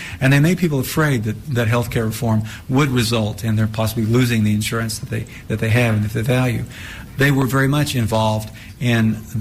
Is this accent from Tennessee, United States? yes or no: yes; Tennessee, United States; I am from East Tennessee, a very rural part of the state and a very Republican conservative part of the state in the very northeastern part of Tennessee.